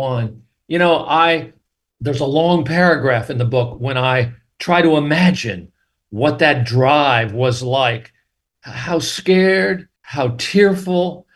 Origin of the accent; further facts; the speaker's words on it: California, United States; born there; California, at Hammer Field, which is where I was born 2 days before the squadron got activated. I was born on April 29th, 1944